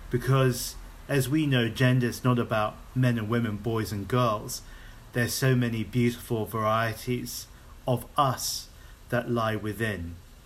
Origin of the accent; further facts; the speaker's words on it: London, United Kingdom; I was born in London. I grew up there as well. My parents are from Hong Kong, my father, and my mother has a background in Indonesia, Malaysia, and Singapore.